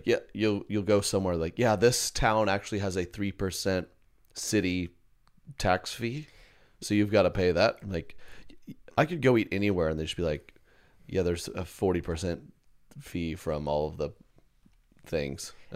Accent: Oklahoma, United States; Growing up in Oklahoma, you know tornadoes.

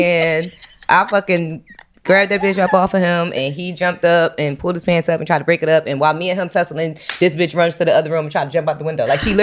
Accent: Philadelphia, Pennsylvania, United States; now in Atlanta, United States; I'm from Philly.

